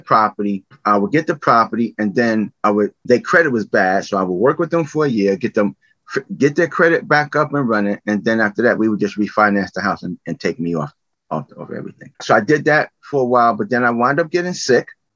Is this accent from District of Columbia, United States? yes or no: no; Brooklyn, New York, United States; I'm from Brooklyn, New York. I was born and raised Brooklyn, New York in Bed-Stuy area, Bedford-Stuyvesant.